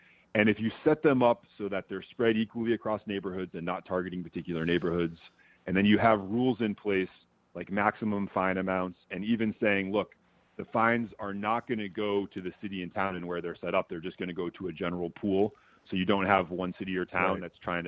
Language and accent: English; Brookline, Massachusetts, United States; These are the streets that I grew up on in Brookline Village. I mean, literally, we went around my elementary school.